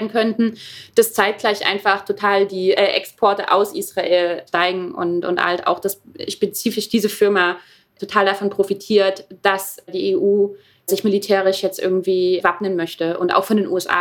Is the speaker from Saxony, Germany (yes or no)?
no; Brandenburg, Germany; Also da, wo ich aufgewachsen bin